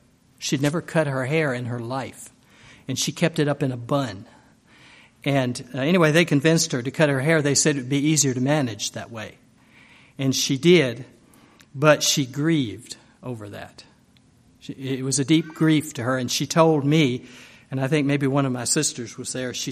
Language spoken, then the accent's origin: English; United States; born there; I was born on Berry Mountain, which was a mountain in Madison County, not too far from Mountain View Nursing Home, actually.